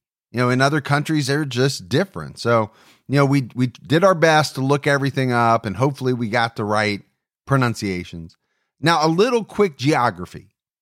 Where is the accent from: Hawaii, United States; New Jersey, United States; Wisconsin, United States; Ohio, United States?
Ohio, United States; that's about half the size of my home state of Ohio.